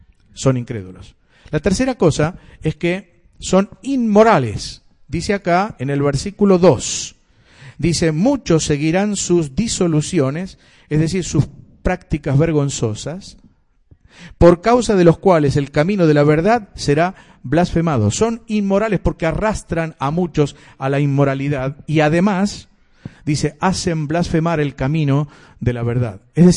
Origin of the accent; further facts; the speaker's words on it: Spain; Yo soy español, vengo de una nación que durante muchos años, fue perseguido el evangelio.